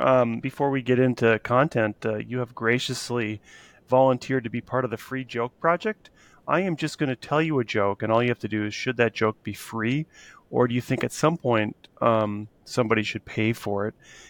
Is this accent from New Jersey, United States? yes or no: no; Minnesota, United States; Because I'm from Minnesota, so this is big for us.